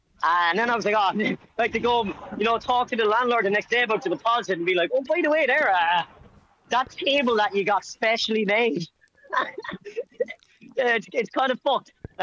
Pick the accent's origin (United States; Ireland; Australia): Ireland; I was going to say even if I'm Irish, but then I'm like, no, it should be especially if I'm Irish.